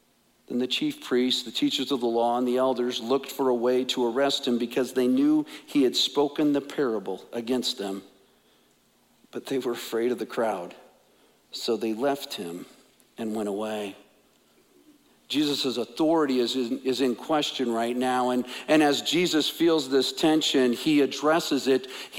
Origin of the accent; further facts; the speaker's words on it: Midwest, United States; Growing up in the Midwest, farmers planted, not thinking that, well, I hope this works out.